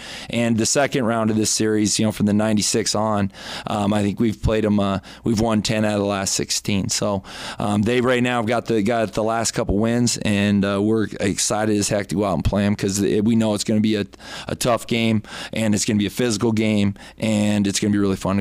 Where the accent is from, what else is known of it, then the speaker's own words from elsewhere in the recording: South Dakota, United States; we played him in 1996, and I was a redshirt freshman on the sideline, and I was from South Dakota.